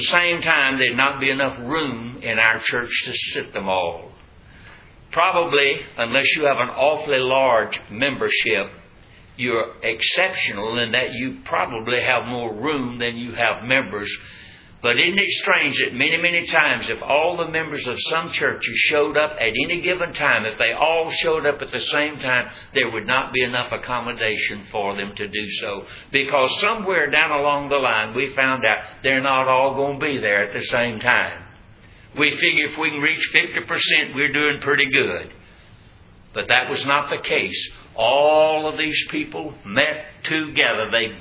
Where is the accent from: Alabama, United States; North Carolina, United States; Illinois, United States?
North Carolina, United States; Roxboro; moved away as an adult; I was raised in Roxburgh, North Carolina, the first 20 years of my life